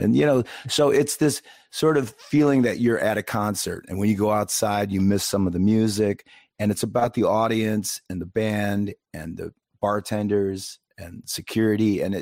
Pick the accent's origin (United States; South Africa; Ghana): United States; Zion, Illinois; Zion, Illinois.